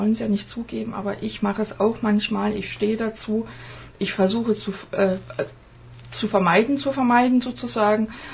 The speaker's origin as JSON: {"language": "German", "region": "Berlin", "country": "Germany", "moved": "yes", "lives_now": "Stuttgart, Germany", "said": "ich komme ja ursprünglich aus Berlin. Ich bin ja erst seit 98 oder schon seit 98 hier in Stuttgart"}